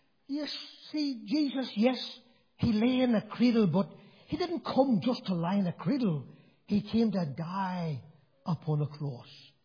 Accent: Macclesfield, North West England, United Kingdom; Whenever I was a wee boy growing up in Macclesfield, I had a big brother

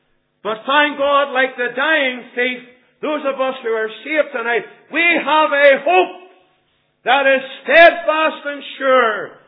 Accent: Northern Ireland, United Kingdom; I was brought up in Donegal Road Methodist Church in the 38th Boys Brigade Company.

